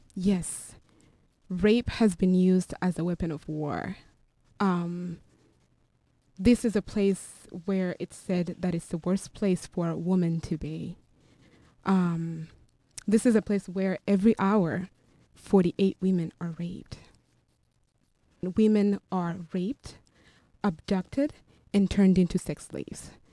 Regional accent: Rwanda; now in Nashville, United States; Yes, I was born and raised in Rwanda, and we settled in Nashville, Tennessee in 1995.

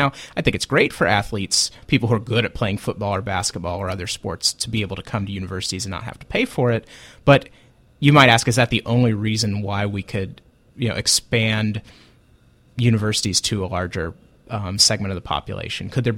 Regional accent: Illinois, United States; You know, I grew up in Illinois.

